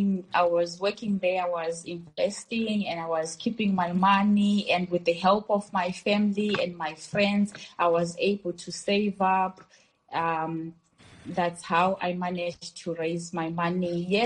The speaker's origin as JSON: {"language": "English", "region": "Bulawayo", "country": "Zimbabwe", "tie": "born or raised there", "said": "I am from Bulawayo in Zimbabwe, of course. I was born and raised in Makwekwe in Bulawayo. My grandparents are from Plumtree in a village called Nyabane near Gungubo, near Masendu. I went for grade one there in Gungubo"}